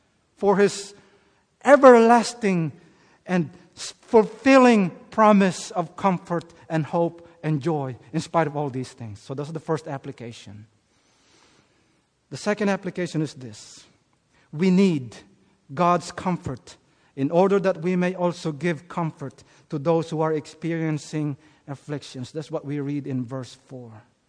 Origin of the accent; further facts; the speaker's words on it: Philippines; English is a second language; I grew up in the Philippines.